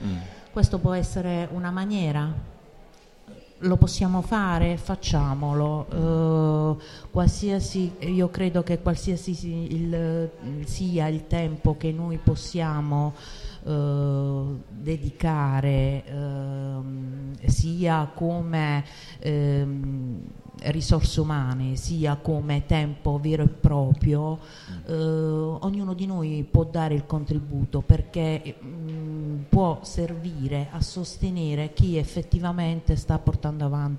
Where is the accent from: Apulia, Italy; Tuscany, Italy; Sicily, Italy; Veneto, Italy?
Apulia, Italy; Taranto; Vengo da Taranto, 3 giorni di libertà vigilata